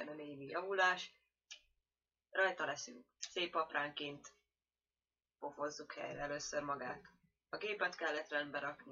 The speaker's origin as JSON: {"language": "Hungarian", "country": "Hungary", "lives_now": "United Kingdom", "said": "Egyesült Királyságból vagyunk. Magyarok vagyunk, ha valakinek ez nem lenne egyértelmű."}